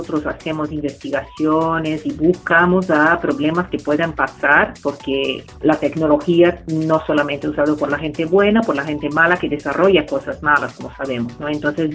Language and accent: Spanish; Brazil; Sí, soy brasileña